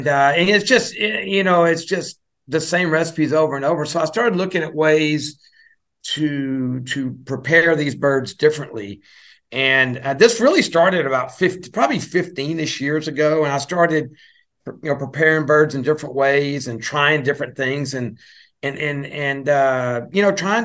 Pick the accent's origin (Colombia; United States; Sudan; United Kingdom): United States; Louisiana; Yeah, well, you know, I was raised as a Cajun kid, and I spent a lot of time in the kitchen.